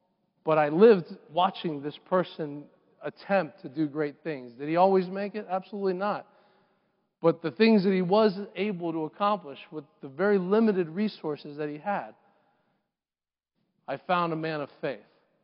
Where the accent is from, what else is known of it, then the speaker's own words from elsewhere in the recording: Florida, United States; And growing up in South Florida, you also come up with many things that, unfortunately, people start to get lost in.